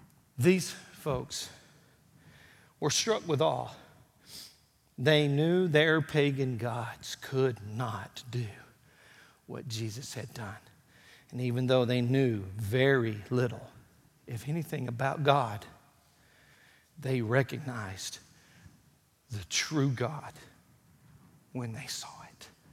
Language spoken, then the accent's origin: English; Alabama, United States; I'm from Alabama.